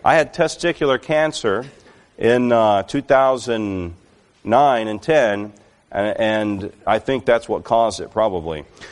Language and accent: English; Alabama, United States; University of Tennessee, which I grew up in Alabama